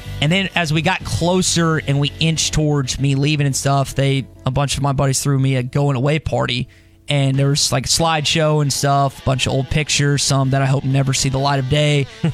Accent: Little Rock, Arkansas, United States; Well, I'm from Little Rock, and I moved here. The only person I knew was John.

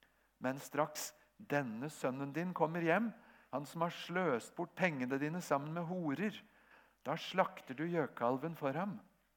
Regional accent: Japan; Jeg født og vokst opp i Japan som misjonærbarn.

